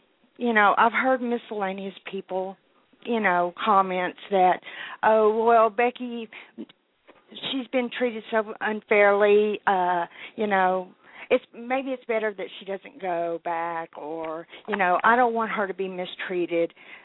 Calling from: Texas, United States; I am calling from Texas.

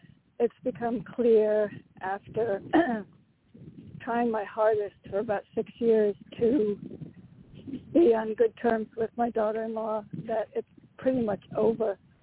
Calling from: Connecticut, United States; from Connecticut.

